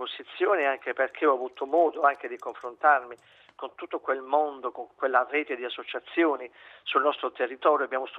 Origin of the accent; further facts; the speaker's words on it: Apulia, Italy; Io sono e vengo dalla Puglia, vengo da quella zona